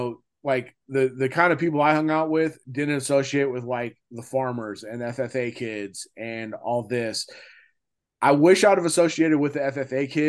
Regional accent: California, United States; now in Texas, United States; so growing up in California, you know, my thing was I surfed, you know, 280 days out of the year at least.

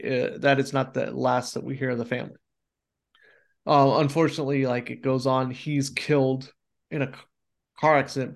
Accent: California, United States; So we're both from the Bay Area. We're both in California in the late 90s.

